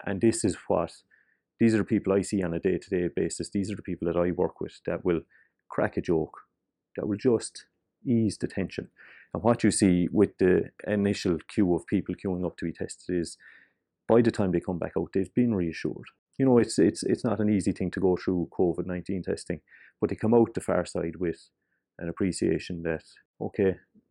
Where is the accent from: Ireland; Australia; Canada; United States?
Ireland; Cork, Munster; now in Dublin, Ireland; You know, we are from Cork.